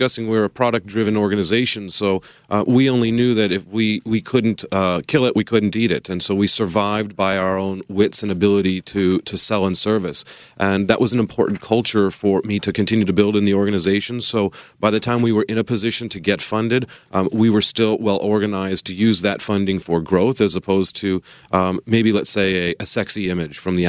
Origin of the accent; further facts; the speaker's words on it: Sacramento, California, United States; it was important to me growing up in Sacramento and starting this out of UC Davis